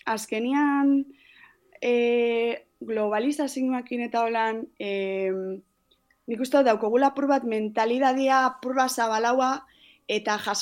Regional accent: Basque Country, Spain; nire ama hizkuntza azkenean euskera eta bai, euskeraz natural urtetzen jat, osea, organikamente urtetzen jat euskeraz.

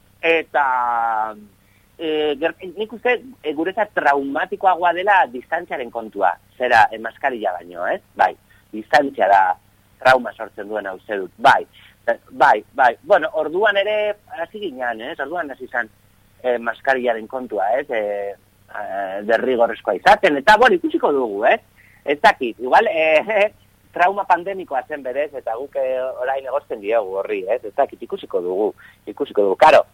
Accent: Basque Country, Spain; azkenen gu bizkaitarra gara

